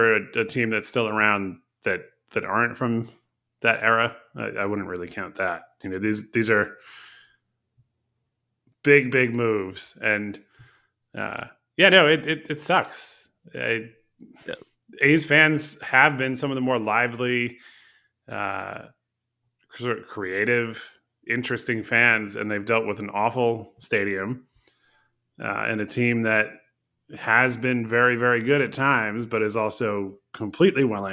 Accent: Connecticut, United States; I mean, I grew up in Connecticut and saw the Hartford Whalers leave and didn't watch hockey for 10 years.

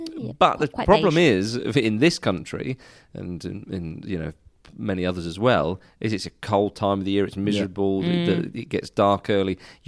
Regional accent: England, United Kingdom; Because we're English. And we pronounce J's.

